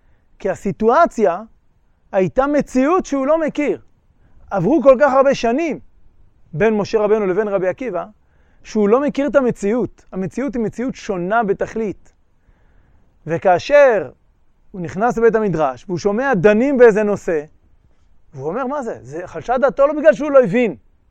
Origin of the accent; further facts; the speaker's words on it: Northern District, Israel; אני גדלתי ברמת הגולן, במושב ברמת הגולן, והיה שם מתיחות מול סוריה, הרבה יותר מאשר היום